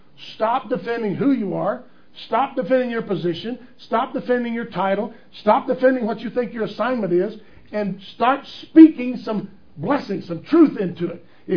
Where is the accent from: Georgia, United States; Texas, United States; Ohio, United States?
Texas, United States; I'm from Texas. I can use weird words.